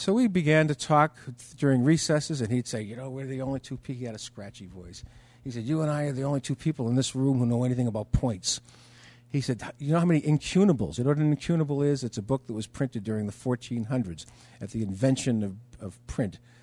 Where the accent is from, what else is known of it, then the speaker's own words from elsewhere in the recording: Massachusetts, United States; I'm a writer from Massachusetts. I'm here to write about book collectors.